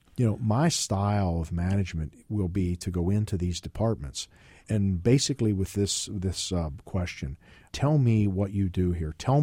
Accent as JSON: {"language": "English", "town": "York", "region": "Pennsylvania", "country": "United States", "tie": "born or raised there", "said": "I grew up in York, Pennsylvania, grew up on a farm. My mother gave horseback riding lessons for probably a little over 50 years. So I grew up in a blue-collar family."}